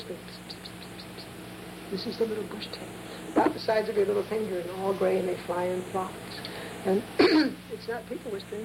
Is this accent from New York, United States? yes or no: no; Honolulu, Hawaii, United States; I come from Honolulu, we have no snakes. I had never seen a snake until I came here.